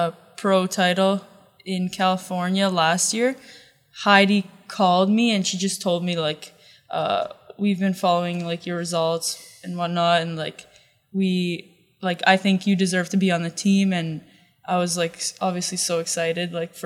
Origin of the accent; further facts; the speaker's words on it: Canada; I'm all Canadian.